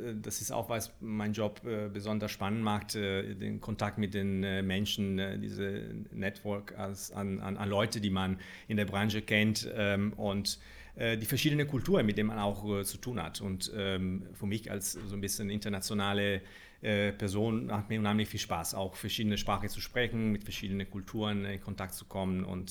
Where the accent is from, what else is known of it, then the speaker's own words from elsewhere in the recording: Milan, Lombardy, Italy; German is a second language; Also sagen wir so, ich komme aus Mailand